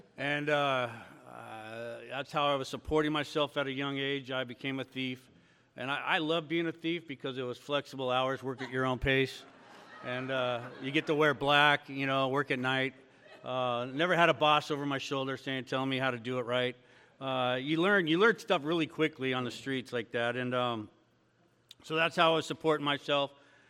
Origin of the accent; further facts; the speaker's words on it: Torrance, California, United States; I grew up in Torrance, South Bay area.